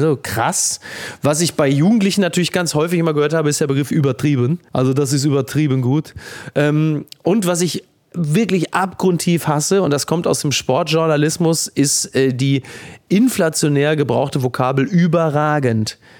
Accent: North Rhine-Westphalia, Germany; ich komme aus dem Ruhrgebiet, da kann man so tschüss.

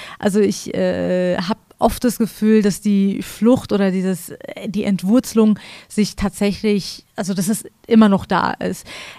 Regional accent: Iran; now in Germany; Ich bin sehr behütet aufgewachsen im Iran. Und dementsprechend als wir dann nach Deutschland kamen, hatten wir das alles nicht mehr.

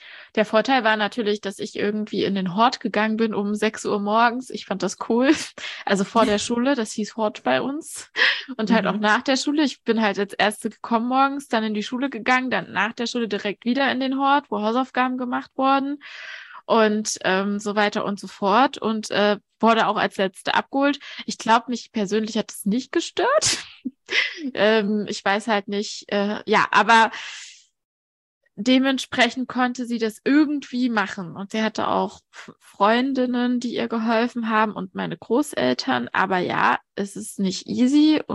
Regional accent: eastern Germany, Germany; Naja, also ich komme ja auch aus der Ostregion Deutschlands. Und ich komme aus dem Osten.

